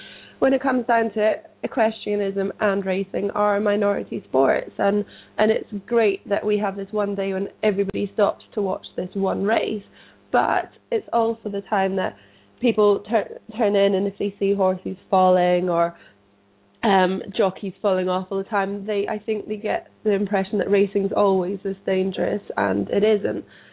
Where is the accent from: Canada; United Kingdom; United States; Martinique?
United Kingdom; Scotland; I grew up in Scotland, which is very cold and wet, but down in the south, it's normally quite nice, and I've lived here for quite a long time